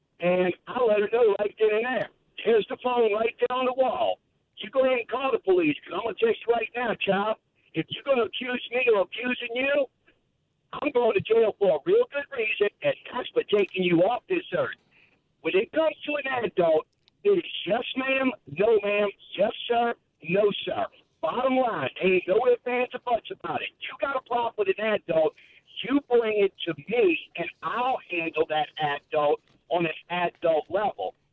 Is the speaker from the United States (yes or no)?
no; Cuba; moved away; But who better to tell him, well, if you don't like it here, go on back. I came from Cuba.